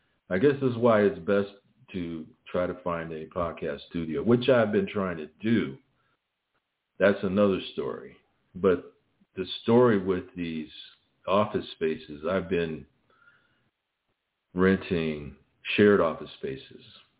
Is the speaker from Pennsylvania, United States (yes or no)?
no; Los Angeles, California, United States; Basically, I grew up in Los Angeles. It's nothing like what it used to be back in the 60s.